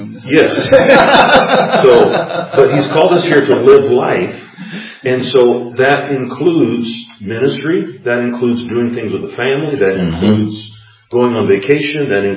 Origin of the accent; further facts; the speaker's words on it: United States; yes, I'm an American, but that's not my allegiance.